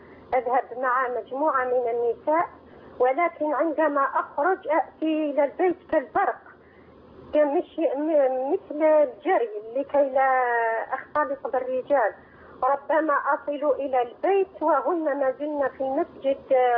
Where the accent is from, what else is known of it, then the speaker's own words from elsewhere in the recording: Algeria; يلقي الدرس تارة باللغة الأمازيغية عندنا في الجزائر